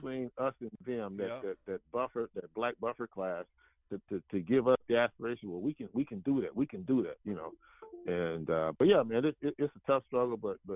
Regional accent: Georgia, United States; I grew up in Georgia, and about 3 years ago, my wife and I went and visited those islands.

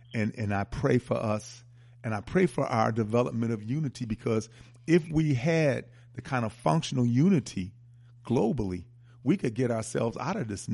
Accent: United States; born there; although I was born here in America.

